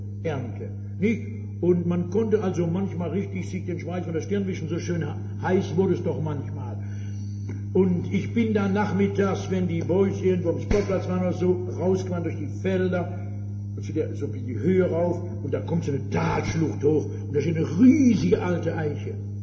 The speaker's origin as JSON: {"language": "German", "region": "Southern Germany", "country": "Germany", "said": "Ich bin Süddeutscher, ich kriege das auch fertig."}